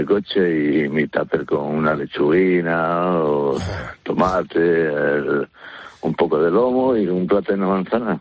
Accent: Cacabelos, Castile and León, Spain; del Bierzo, de un pueblo que se llama Cacabelos.

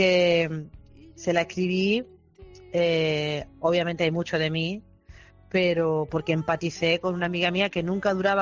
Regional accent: Málaga, Andalusia, Spain; Me siento muy orgullosa de ser malaguita, de ser una boquerona y de venir de la ciudad de la que vengo, tan increíble, tan generosa y tan, ¿cómo te digo?, tan hospitalaria

